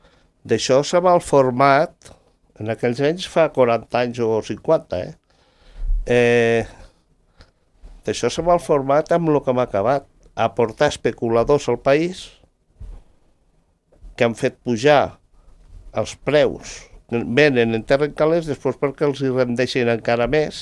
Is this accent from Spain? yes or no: no; Andorra; I ho dic com a andorrà.